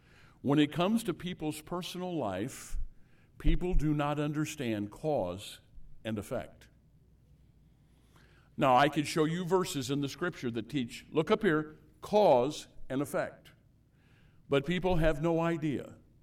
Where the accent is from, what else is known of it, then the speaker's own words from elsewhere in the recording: Illinois, United States; Now, he finds out I'm from Southern Illinois, that I'm a Cardinal fan.